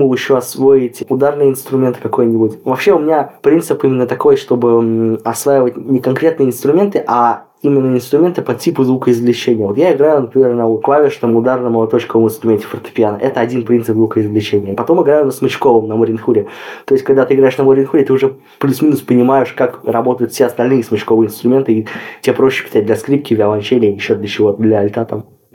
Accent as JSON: {"language": "Russian", "region": "Buryatia", "country": "Russia", "tie": "born or raised there", "said": "Где я вырос в Бурятии, это как бы была национальная музыка все время."}